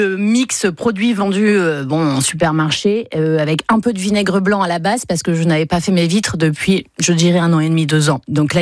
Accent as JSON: {"language": "French", "region": "Hauts-de-France", "country": "France", "accent": "Picardy", "said": "moi aussi, on me le fait remarquer, quand je suis plus je fatigue et plus l'accent revient"}